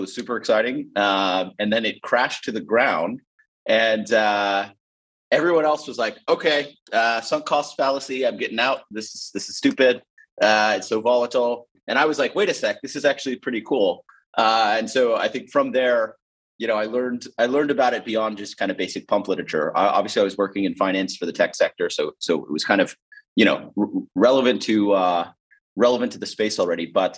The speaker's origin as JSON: {"language": "English", "region": "California", "country": "United States", "tie": "born or raised there", "said": "You know, so I'm Filipino American. My mother's family is originally from the Philippines, but I grew up in California."}